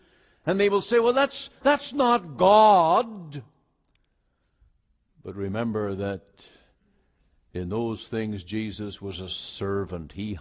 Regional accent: Ireland; now in Canada; When I grew up in Ireland

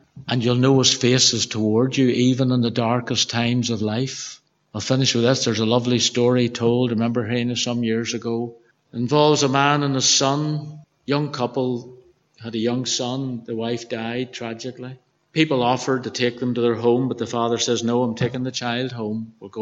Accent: Belfast, Northern Ireland, United Kingdom; I'm from Belfast

